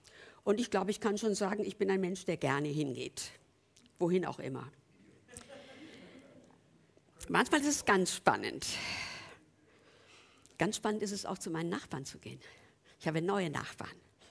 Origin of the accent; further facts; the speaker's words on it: Berndorf, Hesse, Germany; In meinem Heimatdorf in Berndorf, 1000 Einwohner, also in Nordhessen